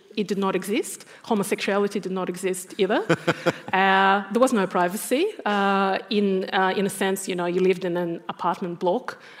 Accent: Kharkiv, Kharkiv Oblast, Ukraine; So I grew up in Ukraine, in the eastern part of Ukraine, in the second largest city, Kharkov. My mom was from Kiev, which is the capital of Ukraine. My parents are cousins.

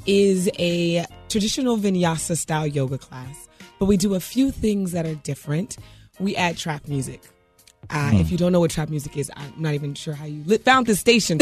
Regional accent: Oakland, California, United States; Nah, like, why you wanna make me do that to my hometown?

